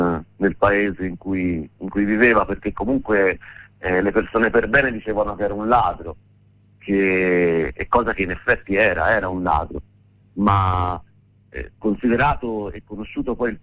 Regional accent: Apennines, Italy; Io sono cresciuto nell'Appennino, più o meno

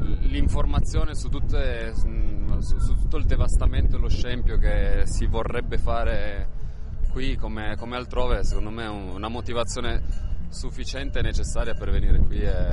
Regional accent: Turin, Piedmont, Italy; Sono di Torino, però io la valle l'ho vissuta sempre, fin da quando ero bambino proprio

